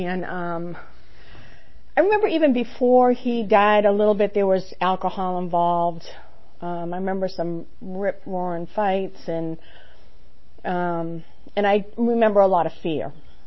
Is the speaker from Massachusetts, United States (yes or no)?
yes; Massachusetts, United States; also born or lived in Texas; now in Georgia, United States; I'm not from Georgia. I was born in Texas. My dad was in the Air Force, and then when he retired, we moved to Massachusetts, where my mother was from and all her family was from. I was two.